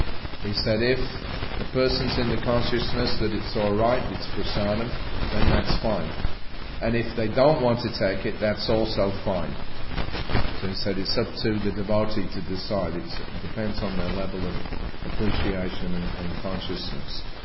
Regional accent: Australia; I was just one face in the crowd, but he knew that I was from Australia, he remembered.

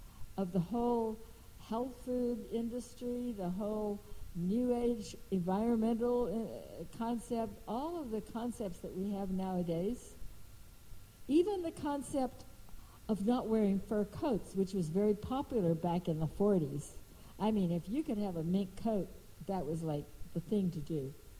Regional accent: Texas, United States; Even then, not very much so, but I grew up in Texas. Nobody ever heard of vegetarianism or yoga.

